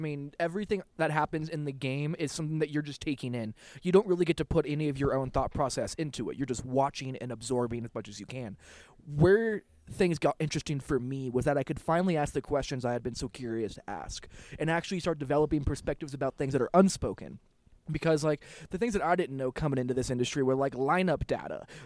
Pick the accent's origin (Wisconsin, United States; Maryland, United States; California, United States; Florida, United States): California, United States; Los Angeles; I'm a big city person. Like, I grew up in Los Angeles. I want to be in New York.